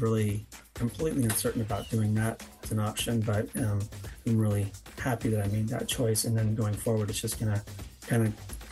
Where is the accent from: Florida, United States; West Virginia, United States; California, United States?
California, United States; Well, I'm from California native, fourth generation through my family.